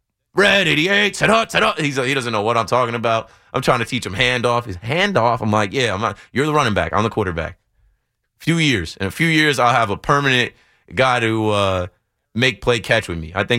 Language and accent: English; United States; Like, I love football, man. I'm American. I'm a young guy who you know, watched TV and picked up a football and went outside to throw it and play.